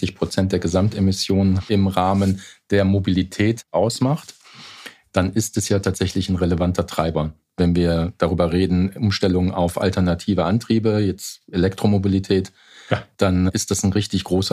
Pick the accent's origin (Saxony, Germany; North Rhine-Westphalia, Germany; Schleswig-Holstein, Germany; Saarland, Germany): Saarland, Germany; Ich komme ja aus dem Saarland.